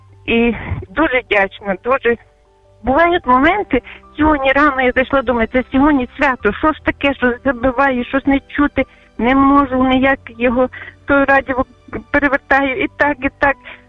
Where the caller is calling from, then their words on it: Chernivtsi Oblast, Ukraine; Я з Буковини телефоную до вас